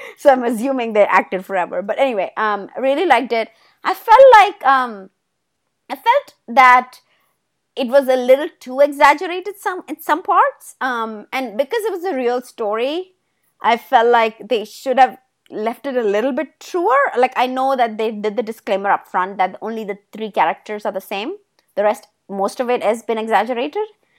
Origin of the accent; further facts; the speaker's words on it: South India, India; and I'm South Indian.